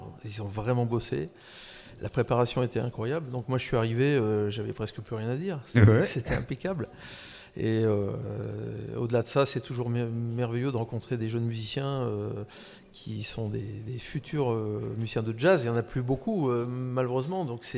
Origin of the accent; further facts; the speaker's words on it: Grenoble, Auvergne-Rhône-Alpes, France; il est lyonnais et moi je suis grenoblois